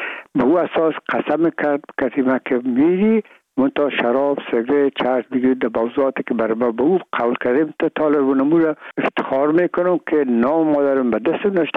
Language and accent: Persian; Afghanistan; میگم ما افغان هستیم